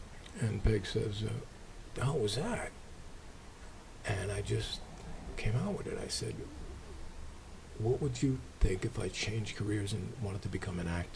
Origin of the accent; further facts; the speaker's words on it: Brooklyn, New York, United States; born there; I was born in Ward 7 in Brooklyn.